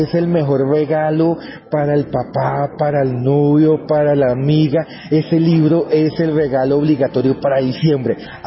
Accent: Colombia; una mujer que me hace sentir muy feliz de que soy colombiano

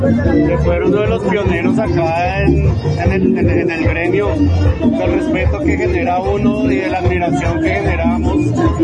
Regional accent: Bogotá, Colombia; yo soy de Bogotá, sino que mis papás llegaron por casualidad aquí hasta Caracas

